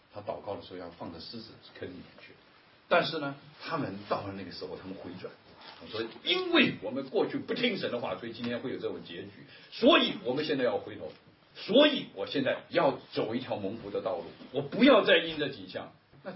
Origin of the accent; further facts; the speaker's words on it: China; 我们中国人都懂啊